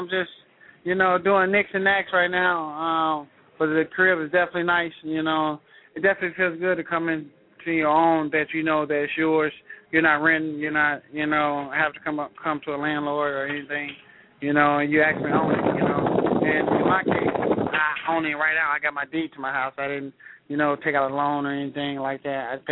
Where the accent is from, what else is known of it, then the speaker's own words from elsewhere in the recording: St. Louis, Missouri, United States; I'm from St. Louis. You know, I definitely love St. Louis. I got to say St. Louis because that's where my roots at. That's where I'm from.